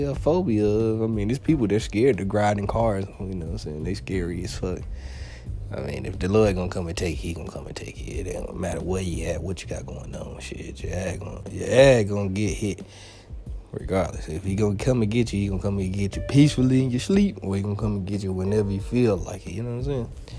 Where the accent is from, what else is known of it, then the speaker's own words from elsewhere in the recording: the South, United States; I'm from the South. Bitch, it ain't nothing but fucking trees out here, bro.